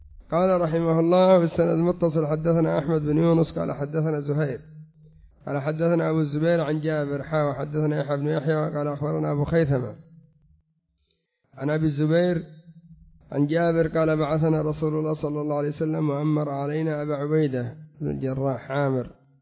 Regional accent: Yemen; العقب الذي يسمى عندنا في اليمن العقب هو أصلا نوع من الحياء الحمام واليمام

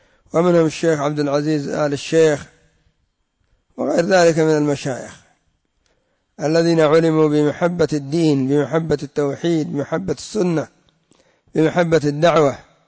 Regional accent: Yemen; فالحمد لله الذي أظهر طريقته وبور فتنته عندنا في اليمن، وليس له شأن عند غيرنا بحمد الله

